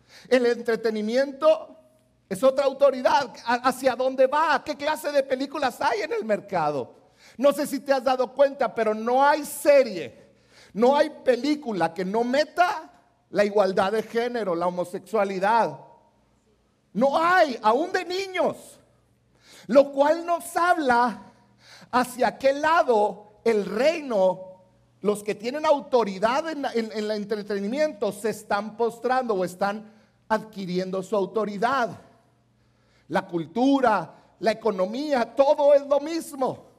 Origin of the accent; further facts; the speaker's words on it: Mexico; Como mexicanos, hemos llevado consecuencias por decisiones que tomaron nuestros gobernantes